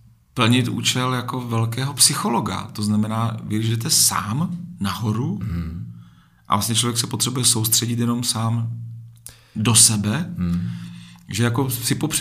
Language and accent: Czech; Zlín Region, Czechia; Lyžuji od malička, od 3 let, jsem z Valašska, spousta kopců, kde jsme mohli, tam jsme lyžovali.